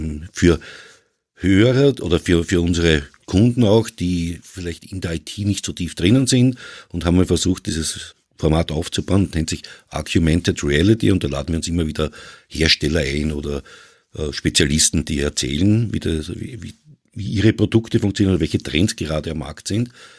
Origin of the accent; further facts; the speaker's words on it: Vienna, Austria; das beschreibt uns wunderbar als Wiener